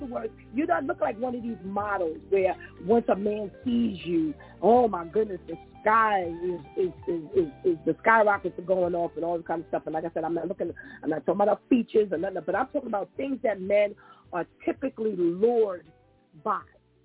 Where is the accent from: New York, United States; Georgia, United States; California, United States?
New York, United States; Bronx; So you remember now, I told you I'm from the Bronx.